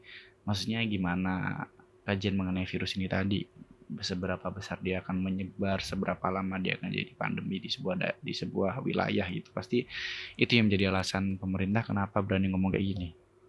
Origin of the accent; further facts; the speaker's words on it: Nganjuk, East Java, Indonesia; karena di Nganjuk juga udah ada 4 orang suspek kalau nggak salah itu, jadi udah zona merah juga di daerahku itu